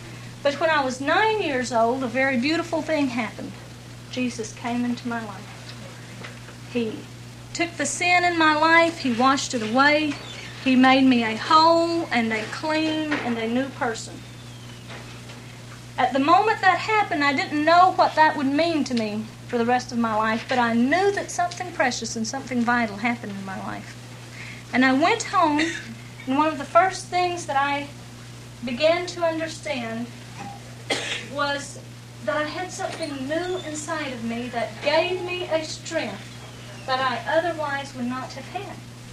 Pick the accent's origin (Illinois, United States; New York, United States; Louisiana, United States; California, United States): Louisiana, United States; To tell you a little bit about myself, I grew up in South Louisiana. I was one of eight children.